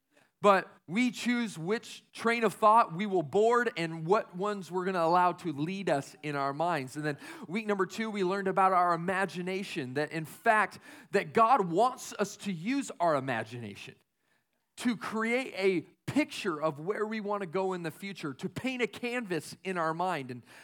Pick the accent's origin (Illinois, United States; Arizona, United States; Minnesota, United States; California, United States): Arizona, United States; Tucson; I grew up in Tucson, Arizona. And in Arizona, we have these things.